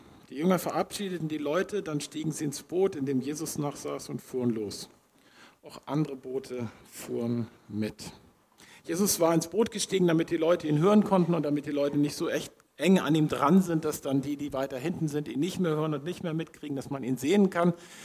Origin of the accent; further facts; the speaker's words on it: Schleswig-Holstein, Germany; Ich komme von der Nordsee, also Sylt, aber Festland.